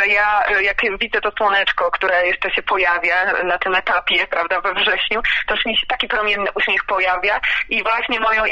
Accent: Garwolin, Masovian Voivodeship, Poland; ja pochodzę z pięknego miasta Karwolin, gdzie jeszcze przed obecnością w Warszawie bardzo dużo działałam.

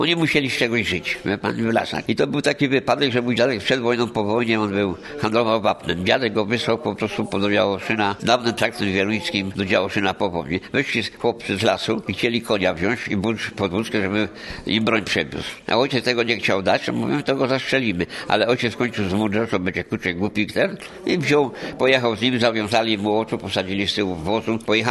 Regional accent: Wieruszów, Łódź Voivodeship, Poland; moved away; Ja też 5 lat, w 63 wyemigrowałem z Wieruszowa, nie było pracy po prostu, teraz Wieruszów się trochę rozwijał.

